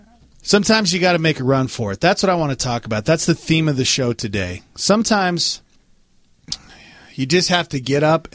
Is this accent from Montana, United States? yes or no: yes; Montana, United States; I've been attacked by many animals growing up in Montana.